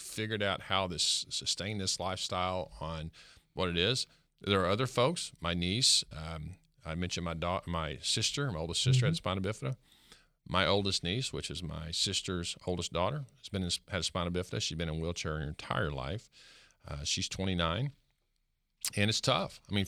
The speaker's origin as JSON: {"language": "English", "region": "Arkansas", "country": "United States", "tie": "born or raised there", "said": "I grew up in Arkansas."}